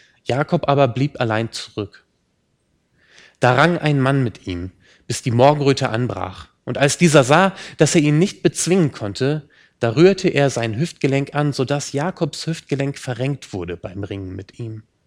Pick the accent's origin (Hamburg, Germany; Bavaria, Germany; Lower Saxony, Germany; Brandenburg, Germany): Lower Saxony, Germany; Hanover; born there; now in Rheinhessen, Germany; Also ich bin in Hannover geboren und bin ein bisschen stolz drauf, möglichst wenig Akzent zu haben. Jetzt in Rheinhessen verwässert das so ein bisschen.